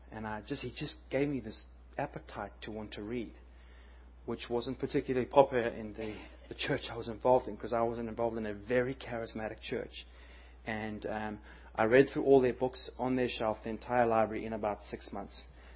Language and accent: English; Zimbabwe; born there; I was born in Zimbabwe, so it can be said that I'm really from the deep south.